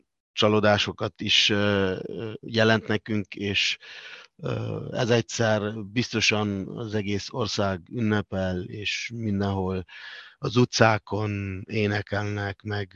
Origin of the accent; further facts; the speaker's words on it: Argentina; Hungarian is a second language; mi nagy részben spanyoloktól, meg olaszoktól származunk Dél-Amerikából